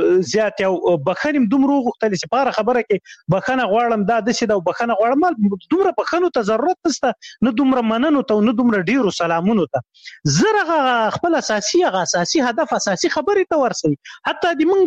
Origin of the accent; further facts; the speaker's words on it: Shamshatu, Khyber Pakhtunkhwa, Pakistan; ما ماشومتوب په شمشتو کې تیر کړی. شمشتو مهاجرینو کمپوس